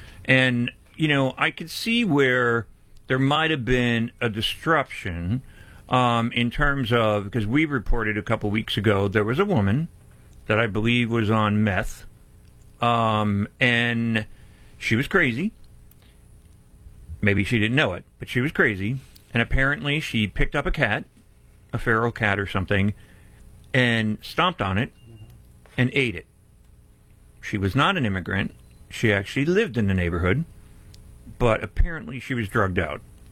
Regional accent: United States

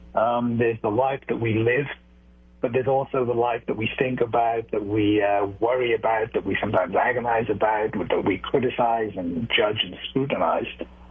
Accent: Wales, United Kingdom; I'm from Wales in Britain originally.

